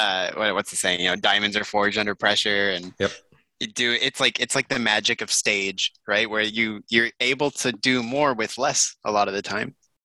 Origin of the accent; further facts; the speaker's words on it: Texas, United States; As a Texan, I want to say yes.